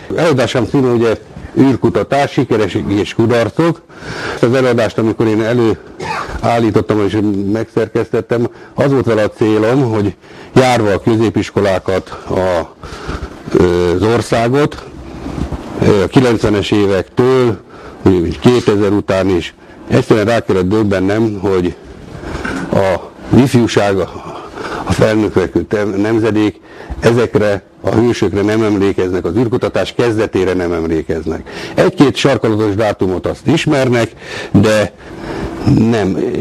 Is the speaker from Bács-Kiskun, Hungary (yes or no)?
yes; Kiskunfélegyháza, Bács-Kiskun, Hungary; Én 49-ben Kiskunfélegyházán születtem.